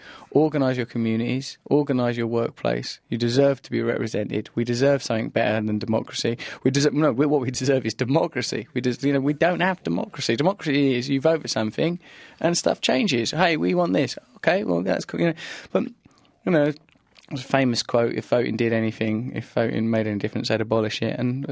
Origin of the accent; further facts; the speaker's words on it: England, United Kingdom; born there; I am English. I am born in England.